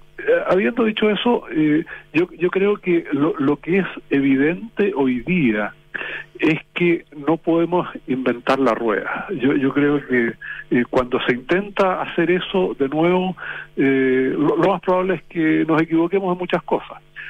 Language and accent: Spanish; Chile; de cómo somos los chilenos